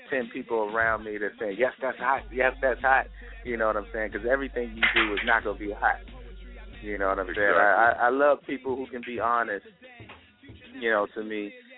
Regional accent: Brooklyn, New York, United States; You know, I grew up in Brooklyn, Flatbush, you know what I'm saying? And at the time, it wasn't one of the best of neighborhoods, you know what I'm saying?

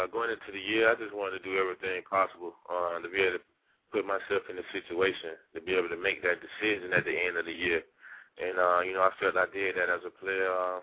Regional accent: Macon, Georgia, United States; I'm going to be in Macon, Georgia, my hometown, with family, with the people who supported me through this whole thing, family and friends.

